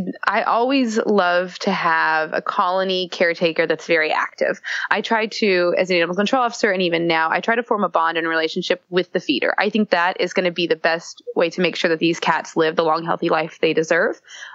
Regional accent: the South, United States; I'm from the South myself

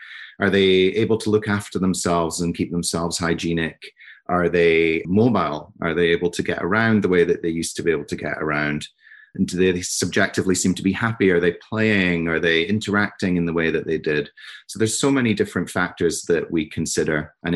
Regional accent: Scotland, United Kingdom; now in New Jersey, United States; So I'm from Scotland, but I live in New Jersey now.

